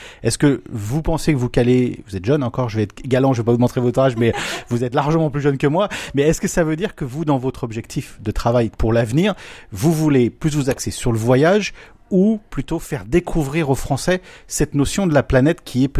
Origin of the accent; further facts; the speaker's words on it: France; on est français, on peut avoir un peu la grosse tête quand on parle de cuisine et de gastronomie